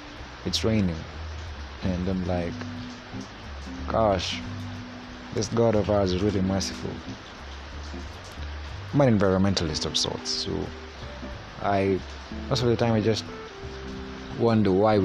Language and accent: English; Kenya; I think that being Kenyan, we cannot do it.